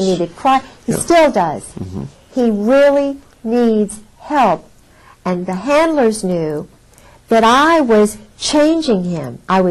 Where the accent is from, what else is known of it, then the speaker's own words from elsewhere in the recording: Southern United States, United States; and being a Southerner, we always look at, you know, past is prologue